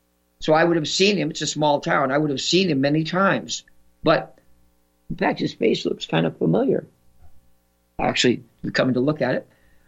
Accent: Santa Monica, California, United States; also born or lived in Malibu / Pacific Palisades; I grew up in Malibu in the Pacific Palisades in Santa Monica.

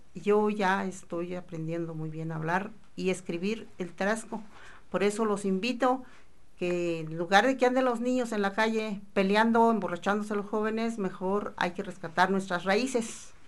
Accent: Huatzio, Michoacán, Mexico; soy de Huatzio.

